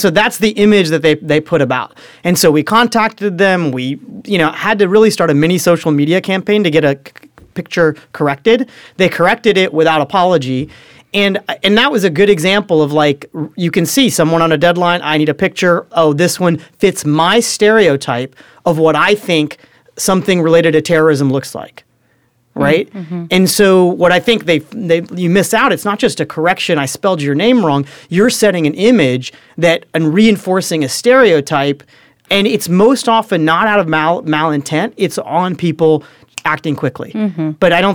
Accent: Cincinnati, Ohio, United States; So I grew up in Cincinnati, Ohio, right?

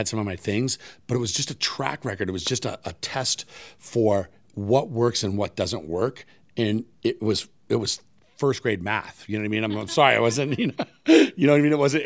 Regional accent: New England, United States; I'm from New England, a little town, you know, clam chowder and hot dogs.

